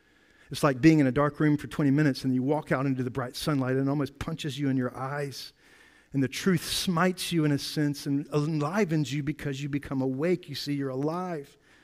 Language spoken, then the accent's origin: English; South Carolina, United States; I'm from South Carolina, and I like barbecue.